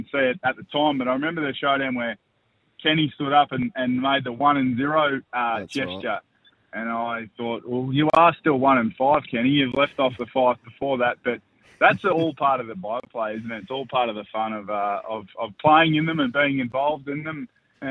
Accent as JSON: {"language": "English", "region": "Victoria", "country": "Australia", "said": "I'm from Victoria"}